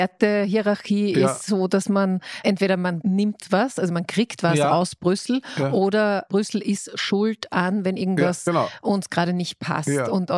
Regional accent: Styria, Austria; ich komme selbst aus dem Ennstal

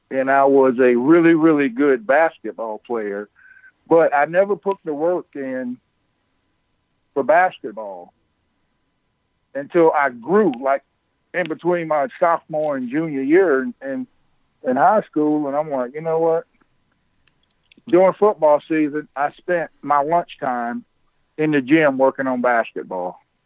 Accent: Wilmington, North Carolina, United States; I grew up down in Wilmington with Mike

